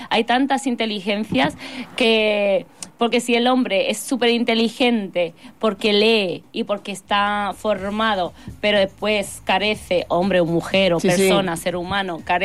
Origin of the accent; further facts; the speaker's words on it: Roses, Catalonia, Spain; el bar típico, que es en mi pueblo, en Rosas, en la Costa Brava.